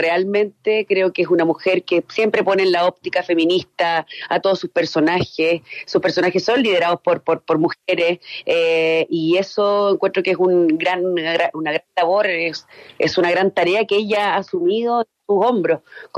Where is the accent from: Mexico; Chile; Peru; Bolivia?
Chile; Que esta mujer tiene muchas cosas que nosotros como chilenos, por ejemplo, no sabíamos.